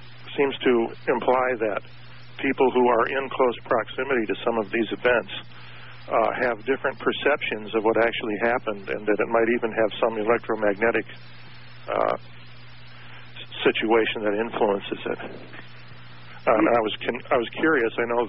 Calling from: Kauai, Hawaii, United States; I'm calling from the island of Kauai out here in the Pacific

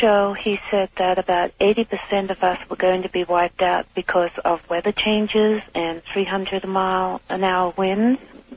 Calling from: Sedona, Arizona, United States; I'm calling from Sedona, Arizona.

